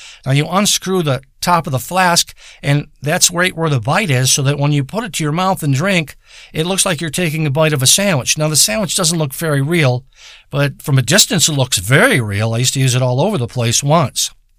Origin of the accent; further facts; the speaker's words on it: Detroit, Michigan, United States; I've been in Michigan most of my life. I was born in Detroit. I lived in the area called, what's that district called? I lived there and in Detroit.